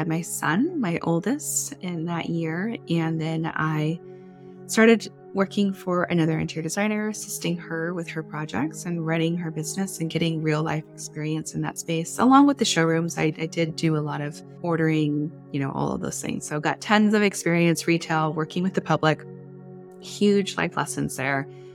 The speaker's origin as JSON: {"language": "English", "town": "San Diego", "region": "California", "country": "United States", "tie": "born or raised there", "said": "But I grew up here in San Diego. I did not want to leave San Diego"}